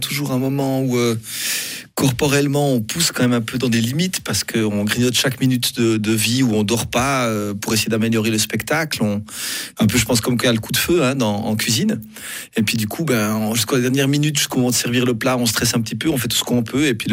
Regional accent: Switzerland; je suis un Suisse qui les voit de l'extérieur.

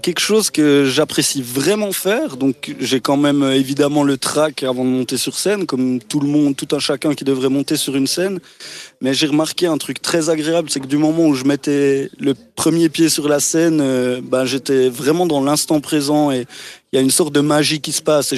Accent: Jura, Switzerland; accent: Jura; des fois, on me taille un peu à Lausanne sur mon accent jurassien.

